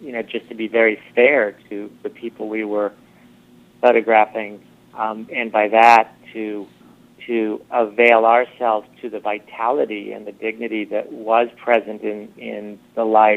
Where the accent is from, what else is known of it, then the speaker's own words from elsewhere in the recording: Indiana, United States; what was kind of clear to us growing up in Indiana was that there was a lot of misunderstanding